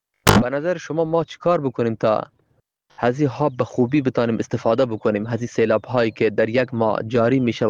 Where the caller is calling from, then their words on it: Nimruz, Afghanistan; من یکی از باشندگان ولایت نیمروز هستم.